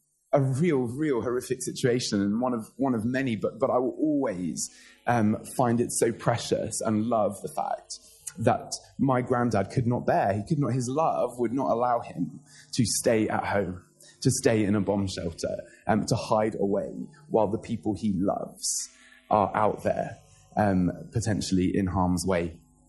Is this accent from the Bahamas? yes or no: no; Lebanon; Oh, I'm from Lebanon, for those of you that don't know.